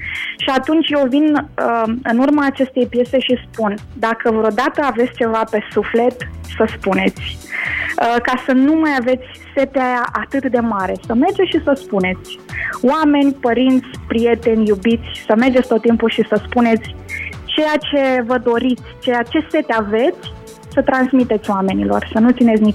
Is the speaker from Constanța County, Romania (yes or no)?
yes; Mangalia, Constanța County, Romania; Eu sunt și din Mangalia, dar sunt de la mare.